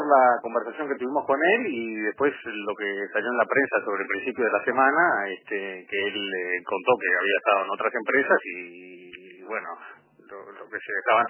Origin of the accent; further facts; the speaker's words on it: Uruguay; Los accionistas somos uruguayos